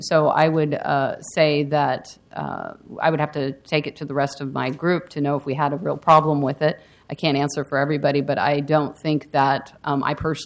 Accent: Pacific Northwest, United States; I was here because I grew up in the Northwest

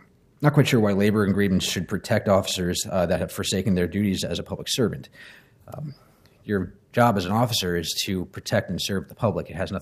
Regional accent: Philadelphia, Pennsylvania, United States; I'm relatively new to your city. I'm a transplant from Philadelphia.

